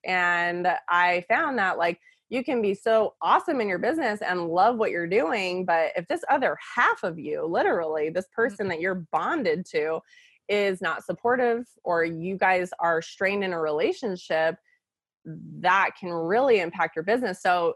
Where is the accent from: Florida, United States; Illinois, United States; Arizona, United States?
Arizona, United States; I born and raised in Arizona, true desert rat, you know that.